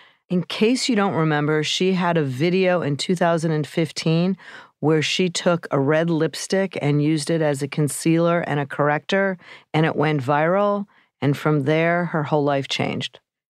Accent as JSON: {"language": "English", "town": "Chicago", "region": "Illinois", "country": "United States", "said": "I'm a Chicago girl."}